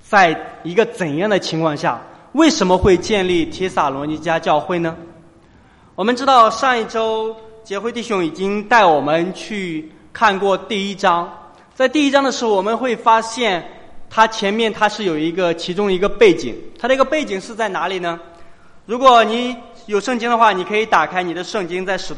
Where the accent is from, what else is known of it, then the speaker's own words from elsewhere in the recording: China; 被我们中国人称为中国的耶路撒冷